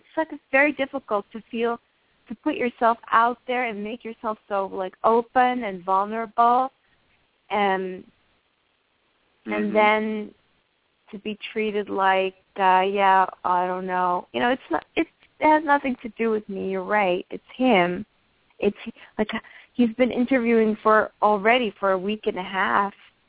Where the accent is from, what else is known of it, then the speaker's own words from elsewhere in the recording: France; I'm from Europe. And it's an extra load I'm carrying from France.